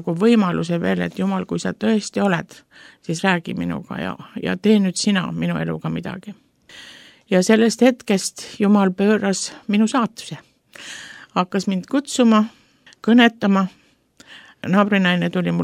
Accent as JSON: {"language": "Estonian", "town": "Rakvere", "region": "Lääne-Viru County", "country": "Estonia", "lives_now": "Kuressaare, Estonia", "said": "mina tulin Rakverest rahukülla ja sattusin pastori naabrusse."}